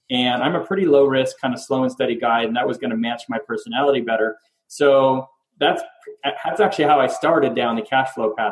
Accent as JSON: {"language": "English", "town": "Montreal", "region": "Quebec", "country": "Canada", "also_born_or_lived": "Philadelphia, United States", "moved": "as an adult", "lives_now": "United States", "said": "I'm originally from Montreal, Canada, moved down to Philadelphia, did my MBA over at UPenn or Wharton"}